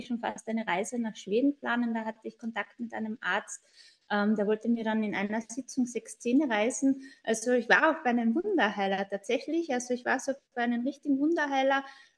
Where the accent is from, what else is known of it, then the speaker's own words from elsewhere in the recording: Austria; Ich komme aus Österreich und bin allgemein Medizinerin